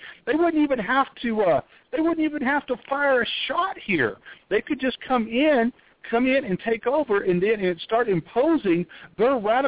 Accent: Texas, United States; And then here in my home state of Texas, you have Rick Perry actually trying to do something.

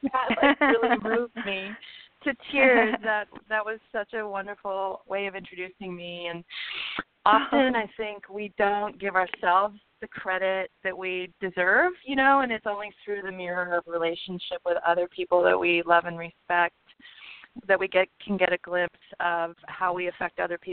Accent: California, United States; I grew up in California, and my mother is a psychotherapist and a counselor

